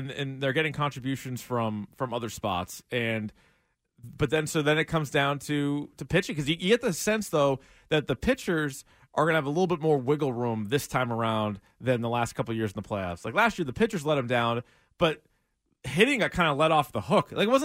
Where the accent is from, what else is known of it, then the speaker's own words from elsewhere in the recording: the South, United States; accent: Southern; And some people love my Southern accent. They love it.